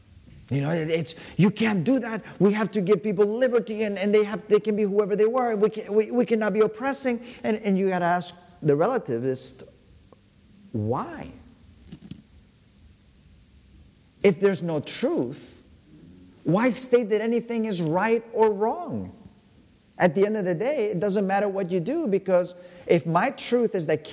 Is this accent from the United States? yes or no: no; India; I was raised in India.